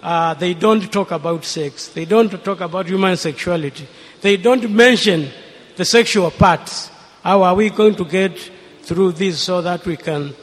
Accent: Kenya; I come from Kenya

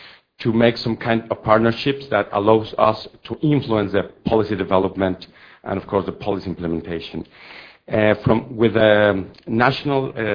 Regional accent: Mexico; English is a second language; Okay, it's my turn. … I'm from Mexico, from an NGO named Ave de Mexico.

